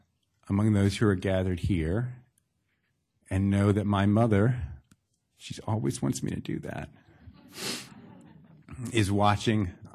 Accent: Chapel Hill, North Carolina, United States; I'm proud of where I'm from. I'm from Chapel Hill.

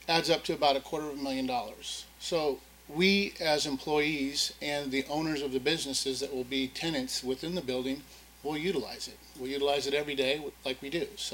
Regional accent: Kirkland, Washington, United States; Been a born and raised in Kirkland. 47 years I've been in Kirkland and watched Kirkland change drastically over those many years.

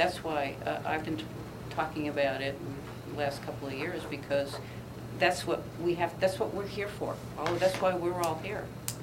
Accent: Boston, Massachusetts, United States; I know because I'm from Boston.

